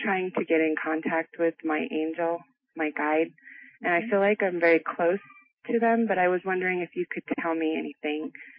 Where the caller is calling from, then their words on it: Pagosa Springs, Colorado, United States; Pagosa Springs, Colorado.